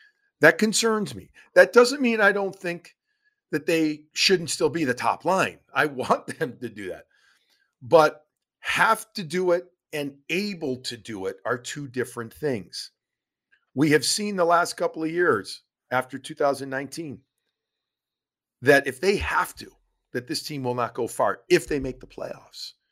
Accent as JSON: {"language": "English", "town": "Chicago", "region": "Illinois", "country": "United States", "tie": "born or raised there", "said": "even though I grew up in Chicago, I grew up the biggest Boston sports fan in Chicago."}